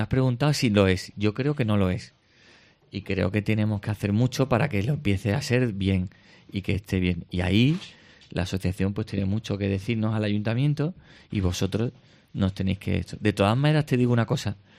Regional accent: Jerez de la Frontera, Andalusia, Spain; born there; now in Cádiz, Spain; Bueno, pues es verdad que nací en Jerez, pero ya hace casi 20 años decidí venirme a Cádiz

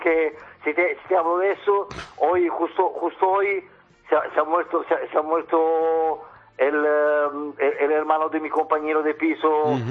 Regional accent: Milan, Lombardy, Italy; moved away as an adult; also born or lived in Sicily; now in Tenerife, Spain; Yo nací en Sicilia. Me crié en Milán y a los 20 años me fui para Tenerife a trabajar primero de conserje y luego de camarero

